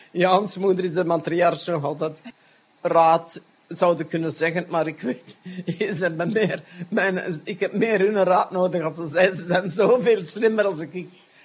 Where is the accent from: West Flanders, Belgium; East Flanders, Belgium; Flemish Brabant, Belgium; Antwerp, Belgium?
Flemish Brabant, Belgium; Sint-Martens-Lennik; Ik ben afkomstig van Sint Maartenslemmink.